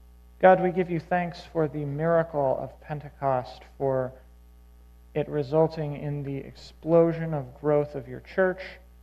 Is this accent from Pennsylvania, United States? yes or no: yes; Pennsylvania, United States; I'm not from the Midwest originally. I'm from southwestern Pennsylvania, but I mostly fit in.